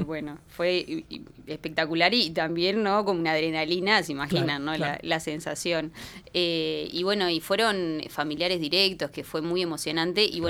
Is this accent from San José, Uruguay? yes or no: yes; San José, Uruguay; Yo soy de San José